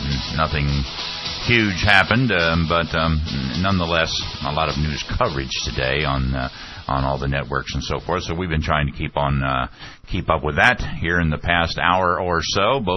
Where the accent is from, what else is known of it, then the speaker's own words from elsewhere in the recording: Midwest, United States; now in Florida, United States; Love fall, although it's a different kind of a fall here in Southwest Florida. Was born and raised in the Midwest, of course, and you know how the leaves turn color and all that.